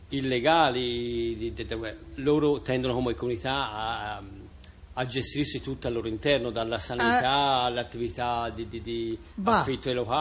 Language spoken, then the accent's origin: Italian; Tuscany, Italy; Quando io vado all'estero, dove vieni, dico che vengo da Firenze.